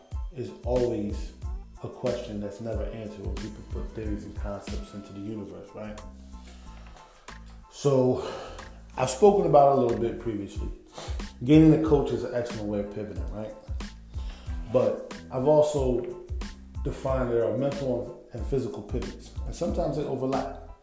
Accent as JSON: {"language": "English", "town": "Philadelphia", "region": "Pennsylvania", "country": "United States", "tie": "born or raised there", "said": "October 5th, 2018, I moved from Jersey back to my hometown, Philly."}